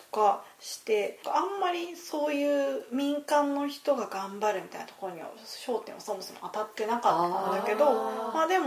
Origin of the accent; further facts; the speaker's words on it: Shizuoka, Japan; 静岡県出身ではあるけど、微妙に違う。